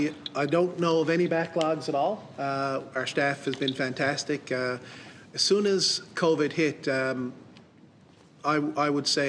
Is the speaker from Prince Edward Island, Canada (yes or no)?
no; Newfoundland and Labrador, Canada; I'm from the Avalon portion of the province